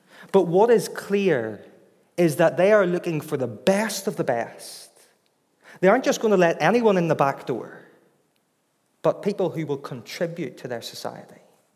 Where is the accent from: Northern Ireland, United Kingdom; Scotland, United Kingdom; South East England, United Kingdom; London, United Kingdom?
Northern Ireland, United Kingdom; I'm from Northern Ireland. It's a different type of English where I'm from.